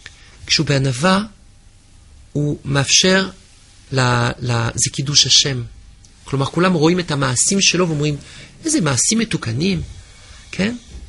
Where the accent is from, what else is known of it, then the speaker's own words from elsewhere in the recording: France; Hebrew is a second language; moved away as an adult; now in Israel; אני בא מצרפת, שהם היו עצובים שם בית חולים